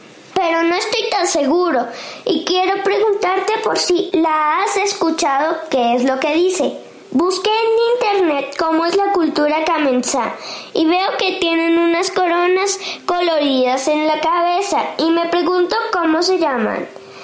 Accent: Manizales, Caldas, Colombia; born there; also born or lived in Valle del Cauca / Bogotá / Cundinamarca; now in Sesquilé, Colombia; Yo nací en Manizales y he vivido en el Valle del Cauca, Bogotá y otros municipios de Cundinamarca. Y ahora vivo en Sesquilé

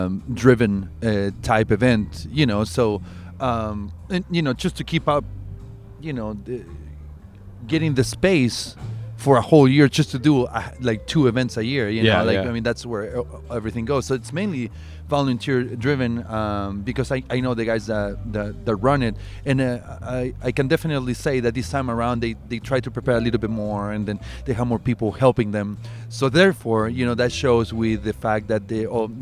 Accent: Chile; English is a second language; now in United States; Well, I'm from Chile. The seasons are switched in South America.

